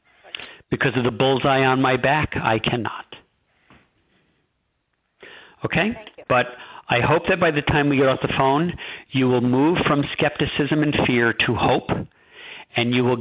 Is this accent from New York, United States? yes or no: yes; New York, United States; I actually, I'm from New York, and I'm pretty obnoxious.